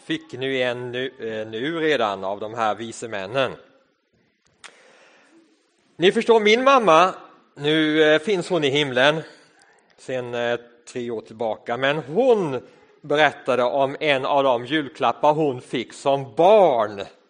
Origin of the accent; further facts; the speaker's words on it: India; now in Sweden; När jag var barn så växte jag upp i ett annat land, i ett land som heter Indien.